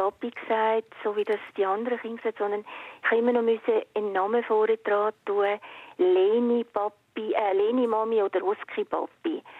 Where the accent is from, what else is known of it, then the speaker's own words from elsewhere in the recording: Germany; born there; Ich bin in Deutschland geboren, 10 Jahre nach dem Krieg.